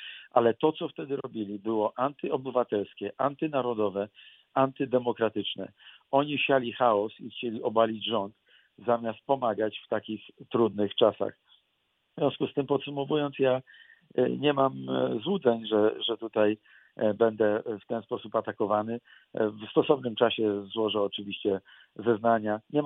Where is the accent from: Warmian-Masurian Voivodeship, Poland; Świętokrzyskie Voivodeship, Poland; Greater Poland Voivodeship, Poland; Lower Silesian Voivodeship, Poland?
Lower Silesian Voivodeship, Poland; Wrocław; born there; Ja mówię z perspektywy wrocławianina. Urodziłem się w tym pięknym mieście.